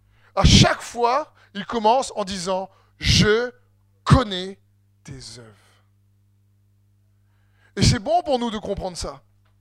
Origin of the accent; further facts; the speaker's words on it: Réunion, France; Puis dernièrement chez nous à La Réunion